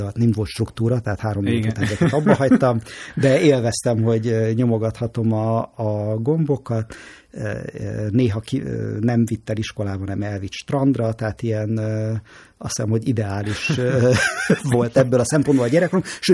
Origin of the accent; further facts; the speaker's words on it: Budapest, Hungary; born or raised there